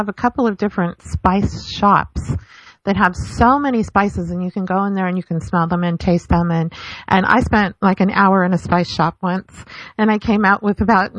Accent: San Francisco, California, United States; But yet I grew up in San Francisco on Chinese food.

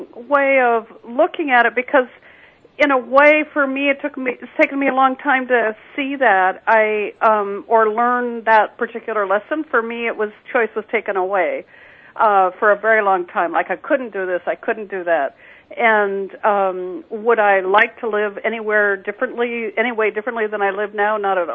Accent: New England, United States; And I'm from Northern New England.

